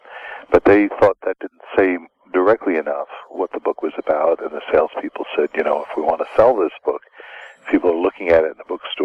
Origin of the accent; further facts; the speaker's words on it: Brooklyn, New York, United States; Well, I grew up in Brooklyn, New York, and it was the New York of the 50s.